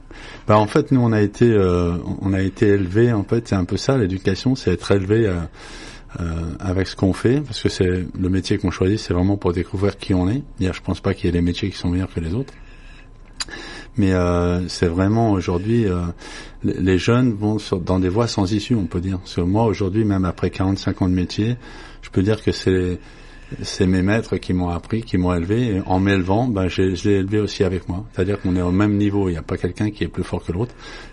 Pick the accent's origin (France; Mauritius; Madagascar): France; Paris, Île-de-France; moved away as an adult; also born or lived in Picardy; now in Canada; Je suis d'origine picarde, je suis né en France. J'ai déménagé à l'âge de 8 ans de la Picardie, j'ai vécu à Paris le reste jusqu'à l'âge de 32 ans. Et j'ai déménagé à 32 ans au Canada. Ça va faire 28 ans maintenant que je suis ici.